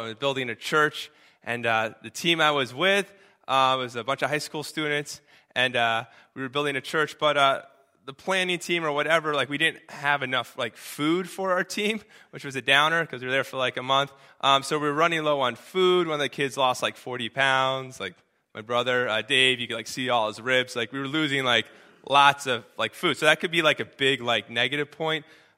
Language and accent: English; United States; being American, I'll just speak on American terms